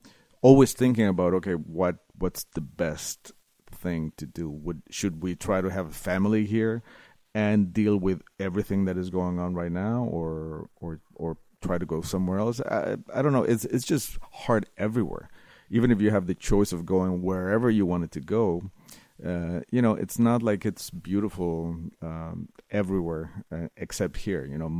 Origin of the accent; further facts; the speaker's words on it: Mexico; now in United States; She's half American, half Croatian. I'm Mexican, and I'm naturalized American.